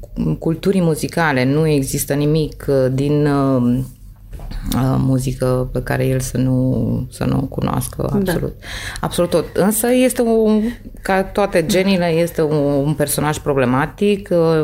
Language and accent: Romanian; Romania; în primul și în primul rând spun că sunt româncă